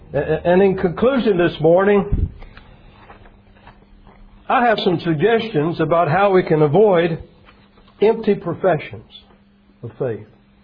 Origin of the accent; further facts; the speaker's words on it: Florida, United States; When my wife and I were, when I graduated from Bible college and went back to my hometown, Florida